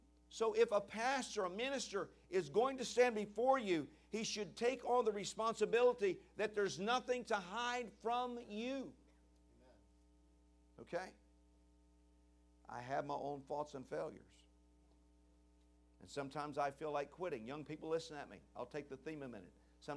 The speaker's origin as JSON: {"language": "English", "town": "Richmond", "region": "Virginia", "country": "United States", "said": "I came from Richmond. You can't ask my father now. He's passed away. But you could go back to Richmond, Virginia, where I came from."}